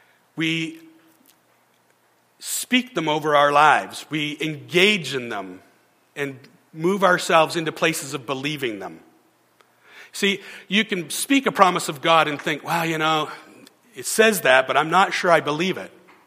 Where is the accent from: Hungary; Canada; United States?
Canada; We're from Canada.